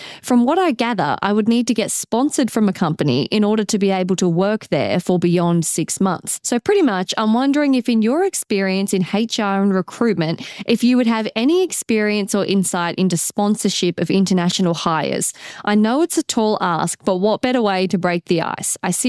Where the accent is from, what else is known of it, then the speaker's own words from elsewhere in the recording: Canada; As a Canadian, obtaining a work holiday visa in Australia is fairly easy.